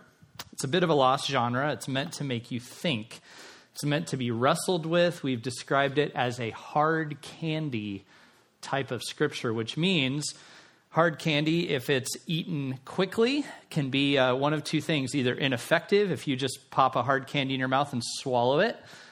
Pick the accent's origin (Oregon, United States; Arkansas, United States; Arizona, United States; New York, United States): Arizona, United States; Tucson; growing up in Tucson, I did swim lessons. I'm sure that's not just a Tucson thing.